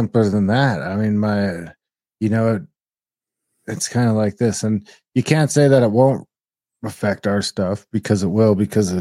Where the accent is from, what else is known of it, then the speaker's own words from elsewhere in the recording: Canada; But as a Canadian, that, you know, that's a tough one if you're in that business.